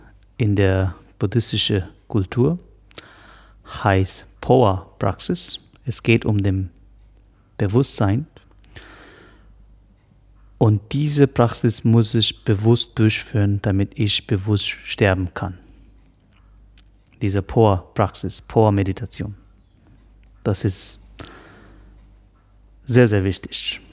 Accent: Ladakh, India; Ich bin ein buddhistischer Mönch. Ich komme aus Ladakh, nordindische Himalaya. Und ich bin jetzt 42.

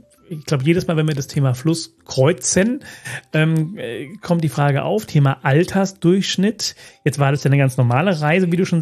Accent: Ludwigshafen, Rhineland-Palatinate, Germany; Ich darf nur sagen, es ist ja meine Heimat, die Ecke.

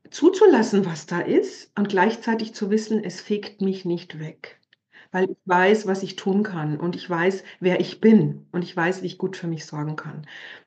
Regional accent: Bavaria, Germany; ich komme aus Bayern, wie man hört, ja, also ich lebe zwar nicht da, aber ich bin im klassischen Katholizismus groß geworden.

